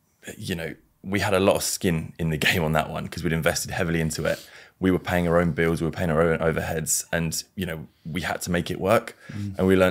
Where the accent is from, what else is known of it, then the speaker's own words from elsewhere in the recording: Maidstone, South East England, United Kingdom; so I'm from Maidstone. I zoomed into Maidstone and I saw there were, say, 200 Airbnbs.